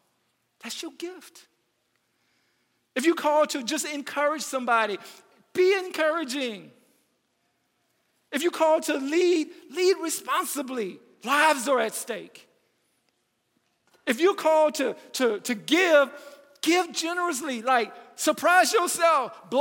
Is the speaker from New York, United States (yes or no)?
no; Louisiana, United States; I'm from Louisiana, but I've spent a lot of time here, and I love the people here, and I love this community.